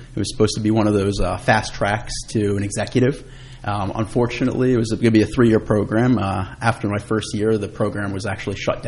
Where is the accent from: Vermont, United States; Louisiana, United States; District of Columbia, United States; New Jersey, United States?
New Jersey, United States; Flemington; also born or lived in New Brunswick; I was born in New Brunswick, lived there for about 3 years before my family decided to relocate to Flemington. The only time in my life I've not lived in Flemington, actually, was when I went to college.